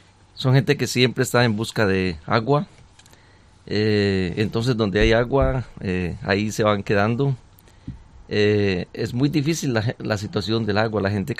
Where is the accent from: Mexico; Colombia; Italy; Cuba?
Colombia; moved away as an adult; now in Kenya; yo soy colombiano y hace 17 años estoy en Kenia.